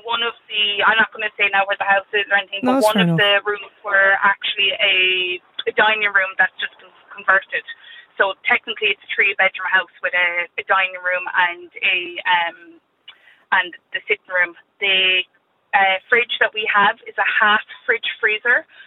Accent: Munster, Ireland; now in Cork, Ireland; we had to move up to Cork because of work and stuff. We're both from Kerry

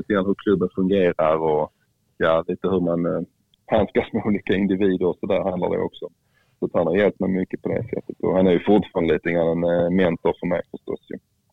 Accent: Furulund, Skåne, Sweden; Hemma i Kävlinge, Furlund där jag växte upp.

